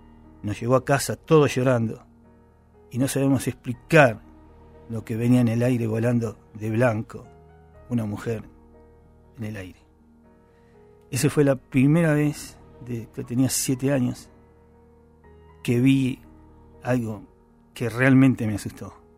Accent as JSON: {"language": "Spanish", "town": "Don Torcuato", "region": "Buenos Aires Province", "country": "Argentina", "tie": "born there", "said": "De chico, con mis hermanos. Yo nací en Don Torcuato"}